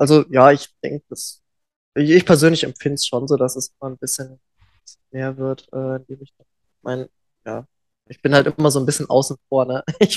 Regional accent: Reimsbach, Saarland, Germany; bei uns in Reimsbach im Saarland

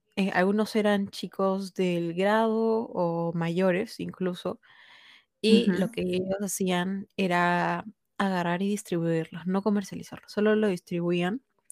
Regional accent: Peru; tengo 22 años, soy de Perú, como había mencionado anteriormente.

